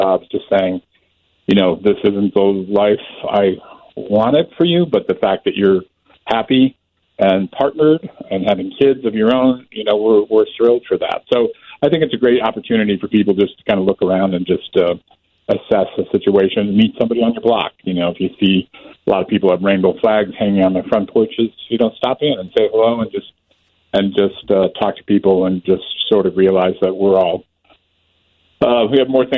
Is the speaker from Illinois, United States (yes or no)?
yes; Lisle, Illinois, United States; It was difficult for me growing up in Lyle, Illinois, you know, which is a pretty great Western suburb.